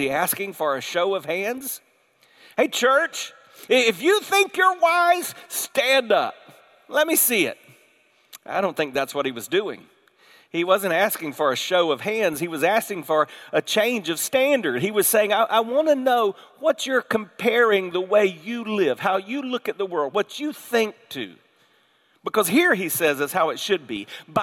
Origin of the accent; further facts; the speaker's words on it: the South, United States; born there; I was born in the South.